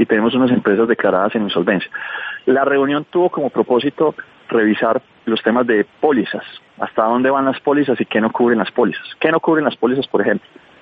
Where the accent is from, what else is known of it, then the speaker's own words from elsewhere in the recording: Colombia; somos todos los colombianos.